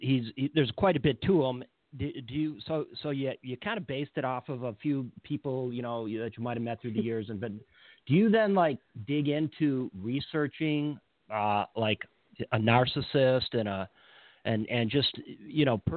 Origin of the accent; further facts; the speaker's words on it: Michigan, United States; The I grew up in Michigan. Michigan, and I had